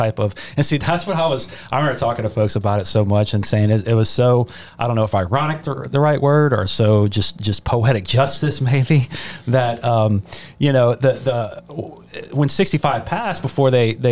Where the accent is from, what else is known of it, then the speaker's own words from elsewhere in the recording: Ocean Springs, Mississippi, United States; Now, obviously, I'm from Ocean Springs, and Ocean still Springs isn't New Orleans.